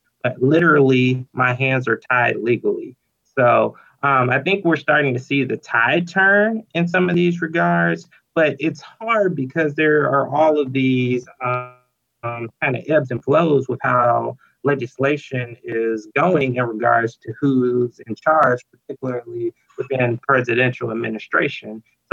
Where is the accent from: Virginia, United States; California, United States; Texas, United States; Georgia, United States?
Georgia, United States; Yeah, and you know, Georgia's my home state. I'm originally from right outside of Atlanta, and that's very much how it went down.